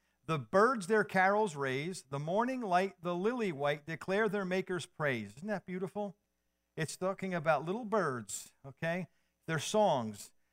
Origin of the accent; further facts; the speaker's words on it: New Jersey, United States; I grew up in North New Jersey.